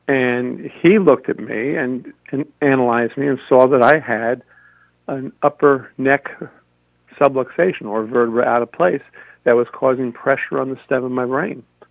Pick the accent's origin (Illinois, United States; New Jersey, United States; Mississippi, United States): New Jersey, United States; New Jersey. I grew up in the North Jersey Shore.